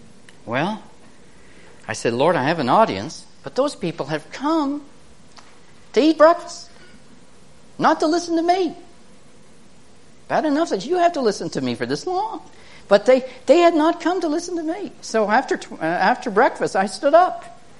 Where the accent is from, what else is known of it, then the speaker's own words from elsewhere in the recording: Canada; I'm a Canadian. I don't even vote.